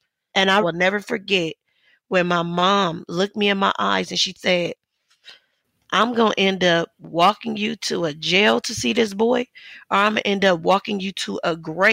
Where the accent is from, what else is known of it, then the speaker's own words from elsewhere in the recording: Los Angeles, California, United States; And the neighborhood I grew up in, the Blocks and the Hoovers are what we consider to be enemies.